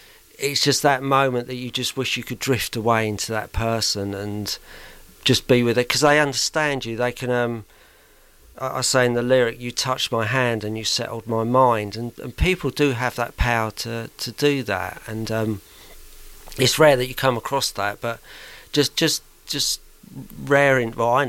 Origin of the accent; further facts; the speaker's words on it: St Albans, East of England, United Kingdom; also born or lived in Watford; Oh, no, I was born in Watford. I grew up in St Albans.